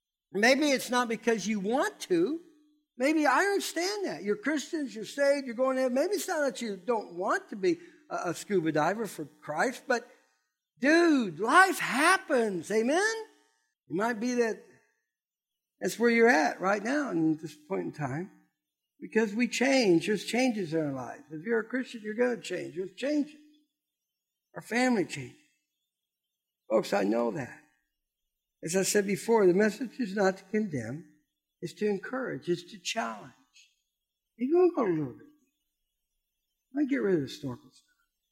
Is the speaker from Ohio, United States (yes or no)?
yes; Ohio, United States; I was raised on Ohio